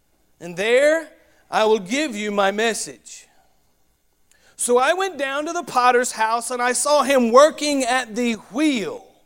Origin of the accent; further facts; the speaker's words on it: the South, United States; accent: Southern; I pronounced his name in my mind in my Southern accent, the way that I was raised.